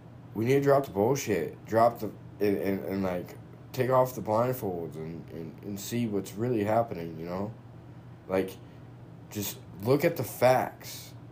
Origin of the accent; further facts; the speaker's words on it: United States; for me, personally, as an American.